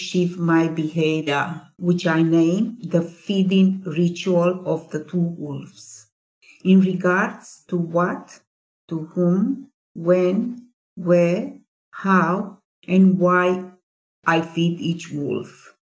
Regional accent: Transylvania, Romania; born there; English is a second language; I was born in Transylvania, and in Transylvania, the part of Romania, which is, well, in a way, it's called the home of Dracula.

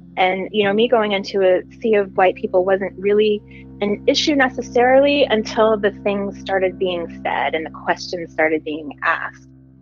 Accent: Nashville, Tennessee, United States; born there; also born or lived in Washington, D.C.; So I was born in Nashville, Tennessee. My dad was in medical school at the time that I was born, and I'm a second child.

